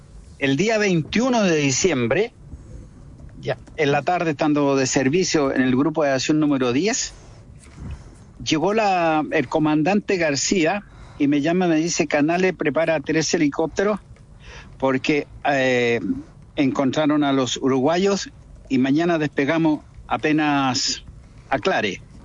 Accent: San Fernando, O'Higgins, Chile; born there; Y yo soy nacido en San Fernando

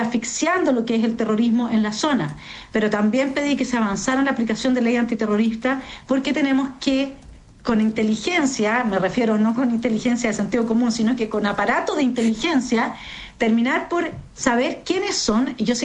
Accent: Araucanía, Chile; Yo soy de la Araucanía.

